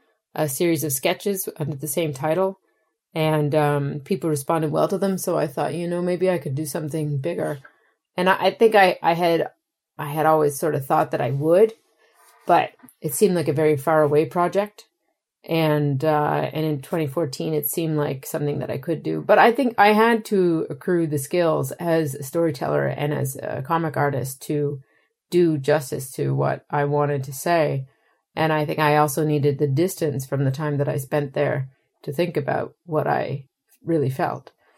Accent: Maritime provinces, Canada; I am from the Maritime Provinces of Canada, for your listeners, which is a place that has been exporting labor for multiple generations.

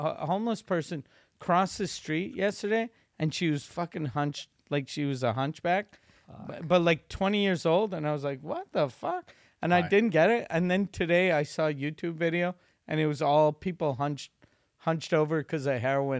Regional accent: Montreal, Quebec, Canada; Because I was like, I'm from Montreal.

